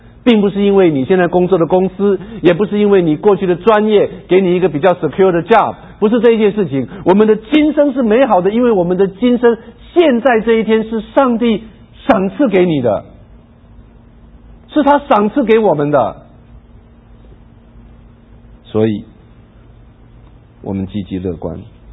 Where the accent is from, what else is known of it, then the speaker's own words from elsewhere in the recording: China; 我们中国人讲一句话叫做好死不如赖活着，就是这个意思。